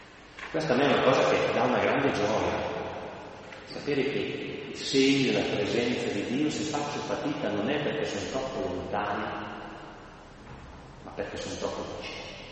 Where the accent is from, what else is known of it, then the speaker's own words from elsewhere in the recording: Milan, Lombardy, Italy; si vede che sono proprio milanese come voi